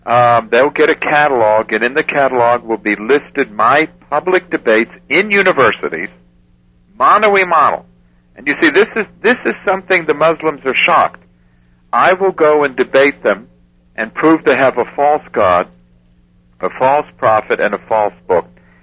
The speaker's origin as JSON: {"language": "English", "region": "New York", "country": "United States", "said": "look, I'm from New York. I grew up with death threats."}